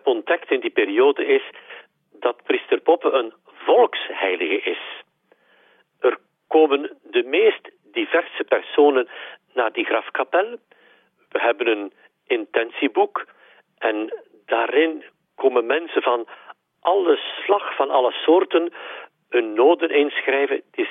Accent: Temse, East Flanders, Belgium; omdat ik afkomstig ben van Temse.

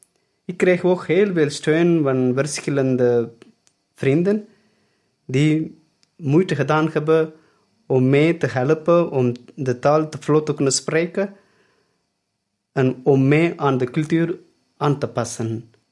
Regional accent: Tamil Nadu, India; Dutch is a second language; moved away as an adult; now in Belgium; ik kom uit India, meer bepaald uit de zuidelijke provincie Tamil Nadu. Ik ben op donderdag 10 september 2015 in België aangekomen. Ik woonde in de pastorie aan de kerk van het Heilige Hart, Ekerdonk.

